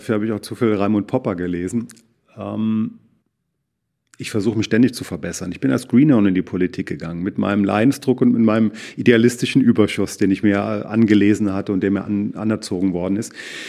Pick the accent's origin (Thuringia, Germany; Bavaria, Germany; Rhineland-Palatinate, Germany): Thuringia, Germany; Bornhagen; born or raised there